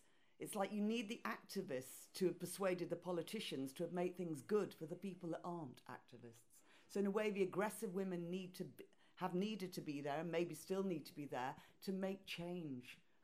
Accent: Yorkshire and the Humber, United Kingdom; also born or lived in Dorset / London; I'd come from living actually in Dorset. I'm not from Dorset, I'm from Yorkshire, but I hadn't lived in London for 12 years.

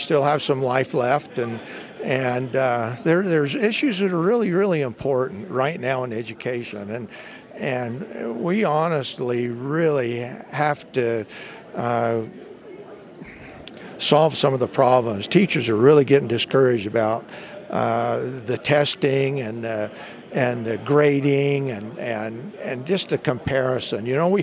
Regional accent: Hurricane, Utah, United States; I'm from Hurricane, Utah.

